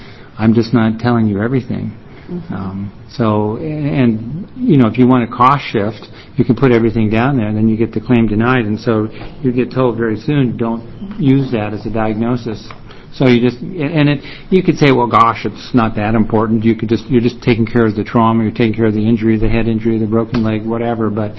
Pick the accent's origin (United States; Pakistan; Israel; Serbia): United States; Salem, Oregon; for the record … I'm a pediatrician from Salem